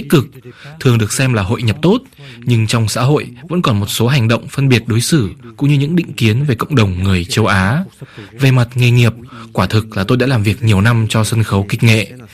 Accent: France; Tôi sinh ra và lớn lên tại Pháp. Bố mẹ tôi đều là người Việt

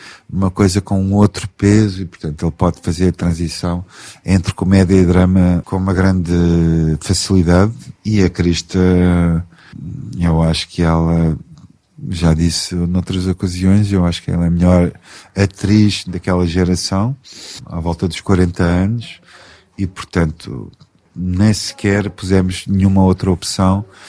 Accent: Portugal; now in France; porque eu sou português, não sou britânico

